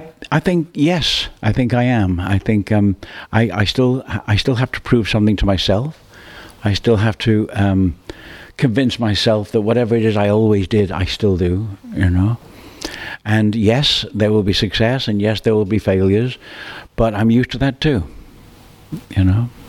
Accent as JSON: {"language": "English", "country": "Australia", "tie": "born or raised there", "said": "when we grew up in Australia"}